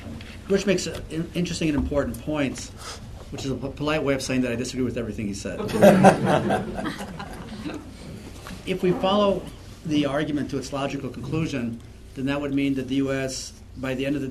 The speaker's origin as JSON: {"language": "English", "town": "Ann Arbor", "region": "Michigan", "country": "United States", "tie": "born or raised there", "said": "I grew up in Ann Arbor, Michigan, where everybody was demonstrating against the war in Vietnam."}